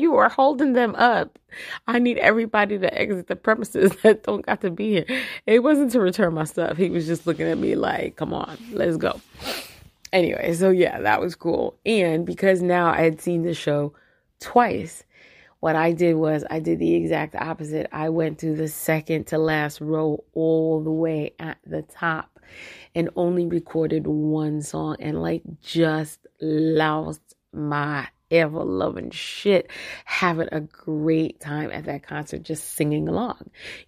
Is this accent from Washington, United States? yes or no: no; Brooklyn, New York, United States; Sir, I'm from Brooklyn. This will be the last time.